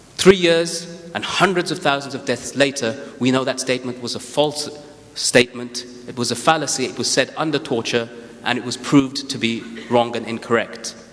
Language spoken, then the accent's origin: English; United Kingdom; What makes me British is my experiences in this place, my knowledge of this place.